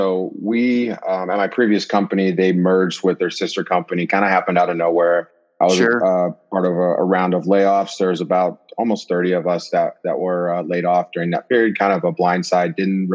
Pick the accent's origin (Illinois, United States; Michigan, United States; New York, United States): Illinois, United States; moved away as an adult; also born or lived in St. Louis / Chicago; now in Phoenix, United States; So I am actually originally from Southern Illinois, so the very southern tip, very small, like farm town type feel. Was there for probably 23 years of my life, and then moved to St. Louis